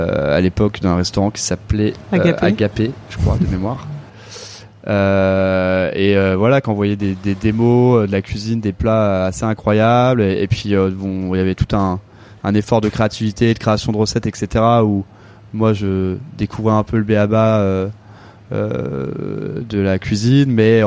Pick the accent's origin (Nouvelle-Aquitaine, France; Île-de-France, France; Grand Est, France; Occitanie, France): Île-de-France, France; Avon; J'ai grandi en Seine-et-Marne, à Avon, donc dans le sud de la Seine-et-Marne, dans la forêt de Fontainebleau, dans une petite ville.